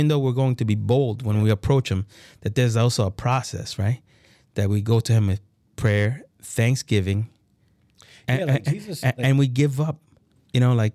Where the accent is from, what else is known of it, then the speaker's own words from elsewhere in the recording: San Pedro Masahuat, La Paz, El Salvador; I'm originally from El Salvador. I was born there in El Salvador, and I'm from this place called Departamento de La Paz, in this smaller town called San Pedro Massawat